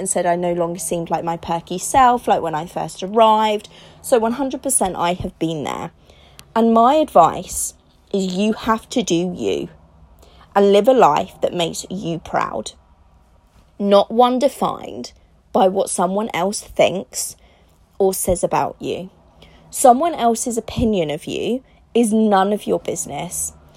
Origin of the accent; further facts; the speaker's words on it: Italy; now in England; Now, I grew up in Italy.